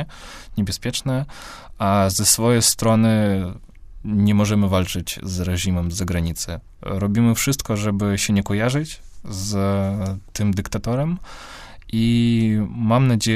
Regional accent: Belarus; I jako Białorusin chciałbym znowu przypomnieć

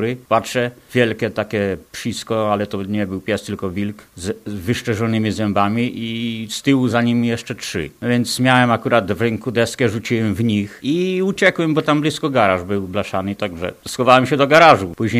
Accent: Podlaskie Voivodeship, Poland; born there; urodziłem się na Podlasiu, gdzie w 50-tych latach to wilków było naprawdę multum.

